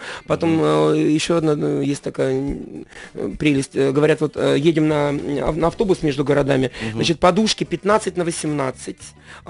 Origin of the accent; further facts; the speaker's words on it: Novosibirsk, Novosibirsk Oblast, Russia; иконы у меня есть, вот я верующий человек. Вот, есть картины любимые, да. Есть какие-то поделки из детства, я привез их из Новосибирска.